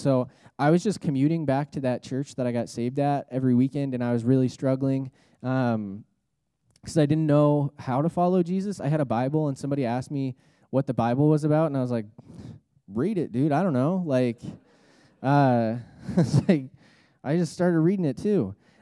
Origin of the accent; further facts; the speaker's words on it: Texas, United States; But I grew up in Texas, so, like, everybody's Christian there.